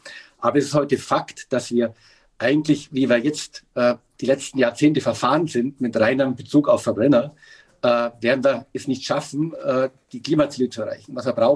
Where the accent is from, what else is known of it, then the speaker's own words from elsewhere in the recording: Bavaria, Germany; Ich als Bayer